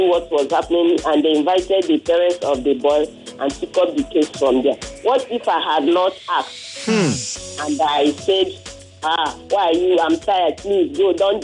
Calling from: Onipanu, Lagos, Nigeria; calling from Onipan.

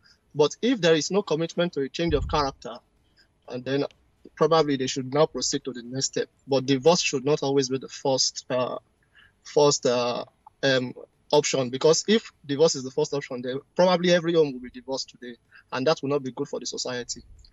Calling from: Finland; I'm calling from Finland.

